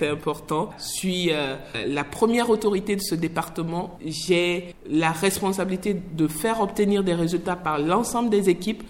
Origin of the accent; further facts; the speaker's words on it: Fria, Boké, Guinea; Je suis née à Fria d'une mère sage-femme et d'un père ingénieur qui a travaillé à l'usine Frigia. Mon père est originaire d'un village qui relève de Beila et ma mère d'un village qui relève de Zérékoré.